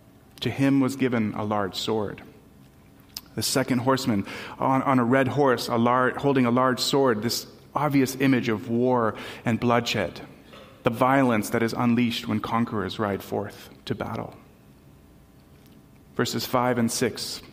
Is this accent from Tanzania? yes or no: yes; Tanzania; Growing up in Tanzania, we would go to the local market and to buy a lot of our fruits and vegetables and other staples.